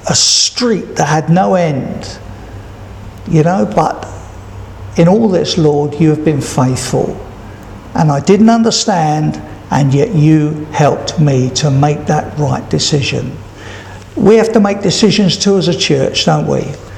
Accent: Brixton, London, United Kingdom; because I was born and bred in Brixton, and I'm proud of that.

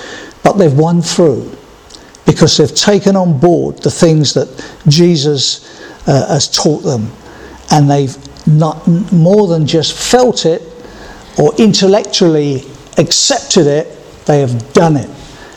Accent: England, United Kingdom; But I'm English. Not British, I'm English. And I've lived, been born and brought up here. My ancestry is all here and in Wales, I think, somewhere along the line.

